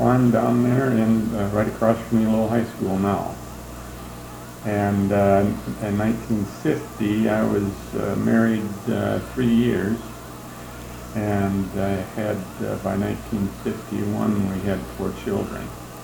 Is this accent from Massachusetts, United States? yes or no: no; Gresham, Oregon, United States; also born or lived in Portland; Okay, I was born in Portland. Mm-hmm. And I lived in Gresham, really where I was brought up for most of my young life.